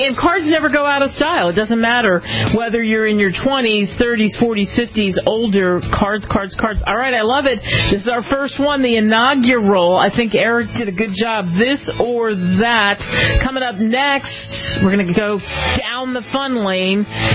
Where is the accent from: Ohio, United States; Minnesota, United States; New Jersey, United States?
New Jersey, United States; also born or lived in Philadelphia, United States; I grew up in Jersey and Philly